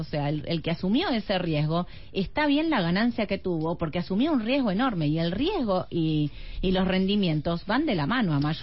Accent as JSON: {"language": "Spanish", "country": "Argentina", "said": "como argentinos"}